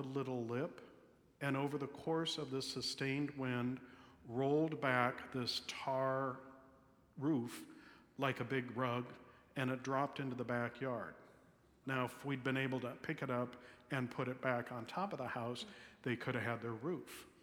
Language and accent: English; Albuquerque, New Mexico, United States; as a child of the desert, Albuquerque, my hometown, gets about 10 inches of rain a year.